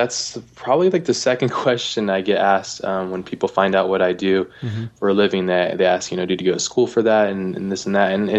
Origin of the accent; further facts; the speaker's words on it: Hawaii, United States; I grew up in Hawaii, but it was a way for me to kind of create the worlds that I couldn't afford.